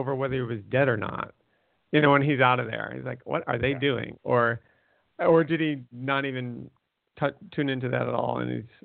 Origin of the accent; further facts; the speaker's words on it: Connecticut, United States; And they were just, you know, we're from Connecticut.